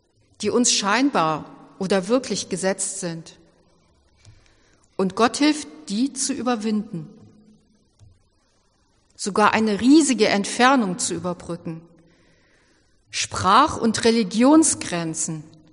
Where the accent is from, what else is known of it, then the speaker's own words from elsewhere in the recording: Cologne, North Rhine-Westphalia, Germany; Das ist eine kölsche Abkürzung aus meiner Heimat für ganz weit draußen.